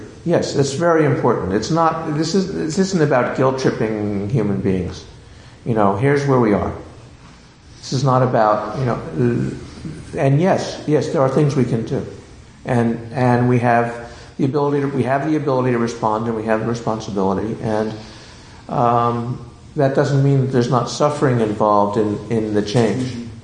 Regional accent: California, United States; Yeah, I like mountains, too. I came from California.

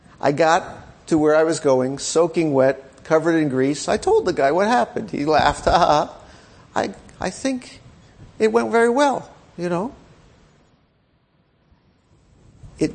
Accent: Japan; now in United States; I come here from Japan. Japan, you turn the TV on, they're selling you this thing, selling you. You need this, you need that. I come here to America, same thing, it's just in English.

